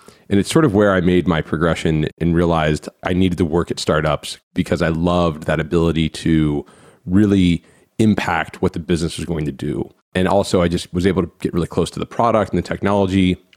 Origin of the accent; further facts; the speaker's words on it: Cincinnati, Ohio, United States; Yeah, I grew up in Cincinnati, Ohio, and I went to the University of Cincinnati